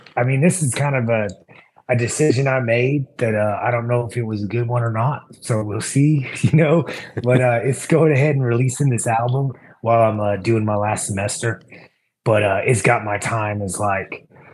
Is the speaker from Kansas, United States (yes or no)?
yes; Parsons, Kansas, United States; LeBec Community College in my hometown in Parsons, Kansas.